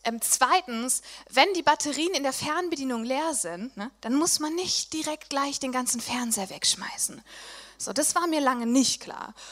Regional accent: Essen, North Rhine-Westphalia, Germany; in meiner Heimat in Essen. Wie cool ist das denn?

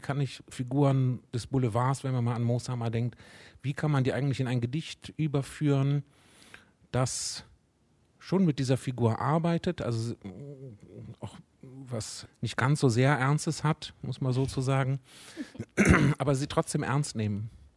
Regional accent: West Germany, Germany; ich stamme aus dem Westen, ich wohne jetzt seit 25 Jahren im Osten

